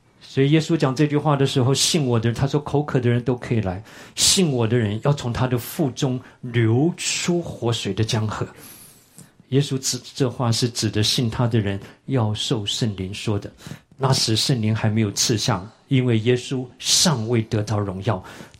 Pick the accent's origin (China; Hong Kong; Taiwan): Taiwan; 我小的时候在台湾